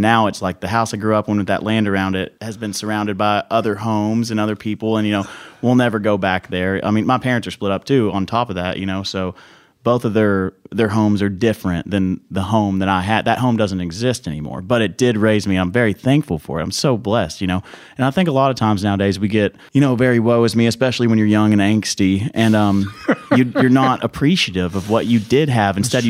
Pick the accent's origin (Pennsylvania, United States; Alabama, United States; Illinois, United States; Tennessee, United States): Tennessee, United States; East Ridge; he lives two houses up from the house that I remember growing up in East Ridge.